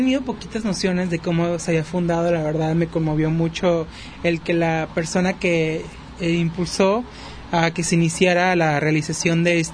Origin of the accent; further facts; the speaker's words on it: Tomatlán, Jalisco, Mexico; Pues, obviamente, soy del municipio de Tomatlán.